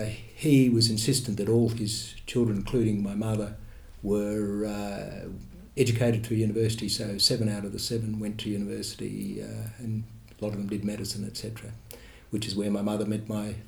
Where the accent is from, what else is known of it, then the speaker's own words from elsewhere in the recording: St Ives, New South Wales, Australia; when we grew up in St Ives, we had a bigger than average block